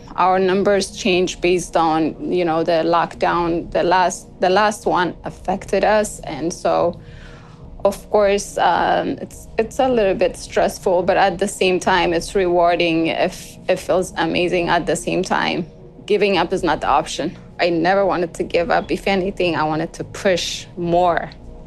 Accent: Bole, Addis Ababa, Ethiopia; I grew up in Ethiopia around Bole area, by the airport area.

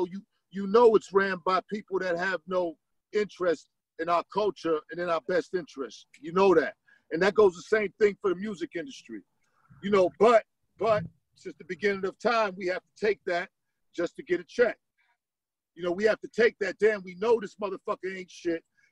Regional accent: Boston, Massachusetts, United States; You know, I grew up in Boston where, you know, my father ran with a bunch of Italians and Irish guys, gangsters, mafia.

